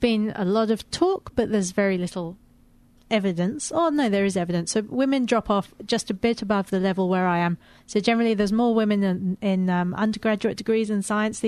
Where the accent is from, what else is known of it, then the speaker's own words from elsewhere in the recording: Zimbabwe; I grew up in Zimbabwe, and so I saw a lot of disease that I saw there that I didn't see in England.